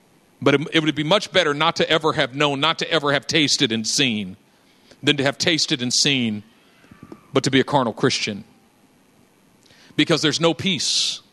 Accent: Oakland, California, United States; My little brother decided he wanted to be a thug. We grew up in East Oakland.

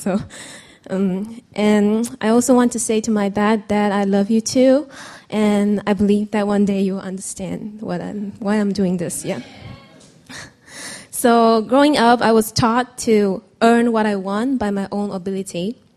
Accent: Malaysia; And growing up in Malaysia, I know that there are two types of prejudice.

